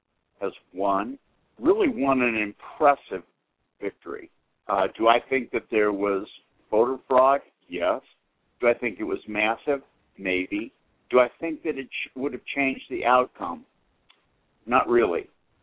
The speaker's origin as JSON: {"language": "English", "town": "Boston", "region": "Massachusetts", "country": "United States", "tie": "born or raised there", "said": "But I grew up in Boston, and it used to get dark at 4:15 in the afternoon."}